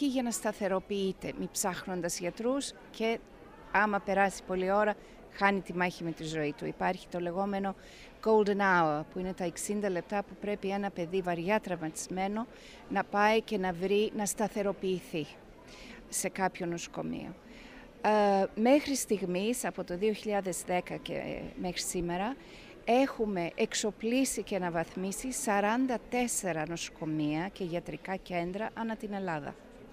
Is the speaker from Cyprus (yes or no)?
no; England, United Kingdom; είμαι Αγγλίδα